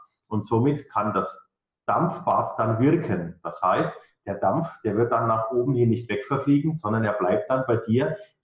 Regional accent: Karlstadt, Bavaria, Germany; accent: Franconian; ich komme aus Karlstadt. Die wenigsten werden Karlstadt kennen. Das ist in Bayern, im Norden von Bayerns, in der Nähe von Würzburg. Würzburg ist vielleicht bekannt und wie man mir anhört, bin ich im fränkischen Slang gefangen.

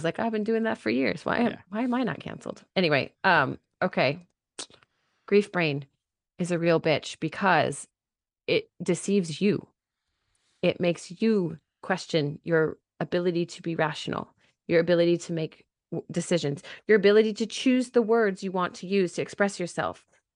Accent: Lake Stevens, Washington, United States; So I grew up in Lake Stevens.

